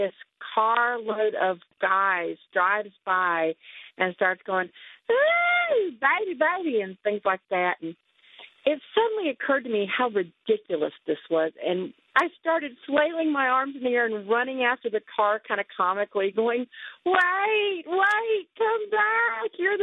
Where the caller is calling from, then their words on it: Seneca, South Carolina, United States; I'm calling from Seneca, South Carolina.